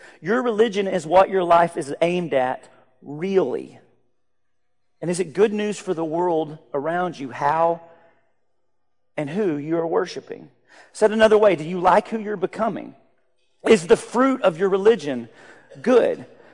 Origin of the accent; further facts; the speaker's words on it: Arkansas, United States; Growing up in Arkansas around a lot of rural friends and family, we had this saying